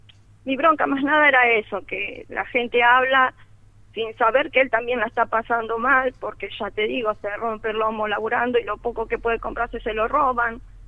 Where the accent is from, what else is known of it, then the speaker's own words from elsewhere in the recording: Casilda, Santa Fe, Argentina; somos nacidos, criados acá en Casilda, mis hijos se criaron todos allá en Nueva Roma.